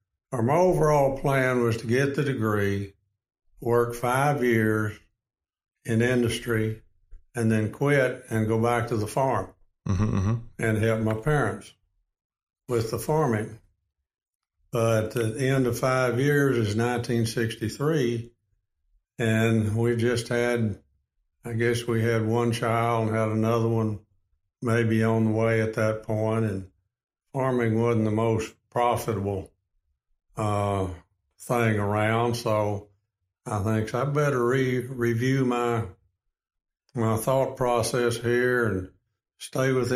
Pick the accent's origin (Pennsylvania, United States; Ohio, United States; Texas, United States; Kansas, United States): Texas, United States; Frisco; Well, I'm from Frisco, Texas.